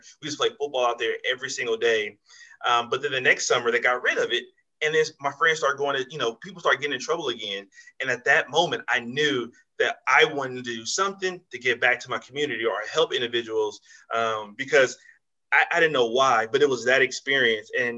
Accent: Compton, California, United States; also born or lived in El Paso, United States; I think growing up in Compton, my dad enlisted in the service when I was a kid.

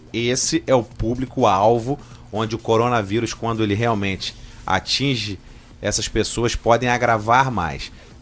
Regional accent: Brazil; Porque a gente é brasileiro.

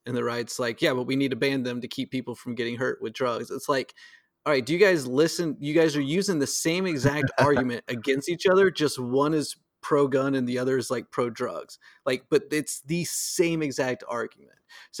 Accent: Georgia, United States; also born or lived in Florida; Like me, I mean, I was born in Florida, raised in Georgia. We're in the South.

